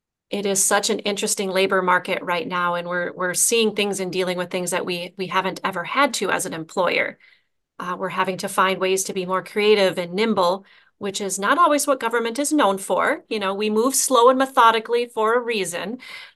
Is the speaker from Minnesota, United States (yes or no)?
yes; Aitkin, Minnesota, United States; before coming back to my hometown of Aitkin and where I have been now for 7 years as county administrator.